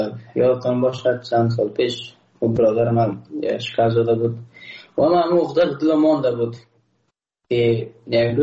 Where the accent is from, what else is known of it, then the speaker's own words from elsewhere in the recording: Afghanistan; ما یک افغان هستم